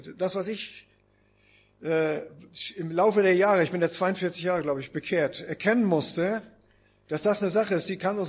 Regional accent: Lauenburg, Schleswig-Holstein, Germany; Zwischendurch war ich in Mallorca, es war wunderschön, aber nichts kommt gegen Lauenburg an.

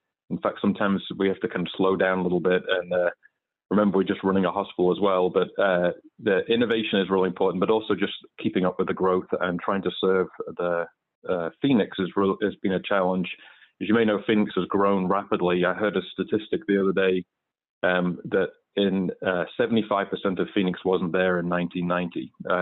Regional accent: England, United Kingdom; moved away as an adult; now in United States; I'm originally from England. You can probably tell from my accent.

